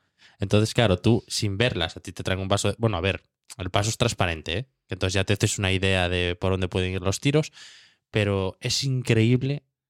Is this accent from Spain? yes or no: yes; Asturias, Spain; con el gallego que me encontré, como buen asturiano, no podía ser de otra manera.